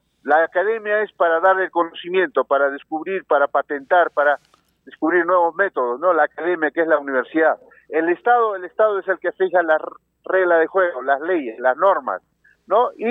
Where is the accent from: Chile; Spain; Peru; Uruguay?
Peru; Puno; me traen a Puno, mi tierra natal